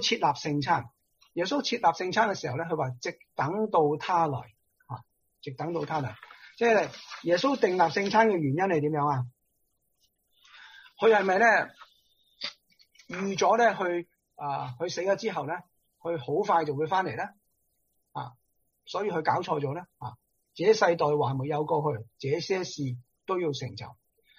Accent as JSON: {"language": "Cantonese", "country": "China", "said": "我哋中国人咧听到呢句说话咧最开心啦吓，"}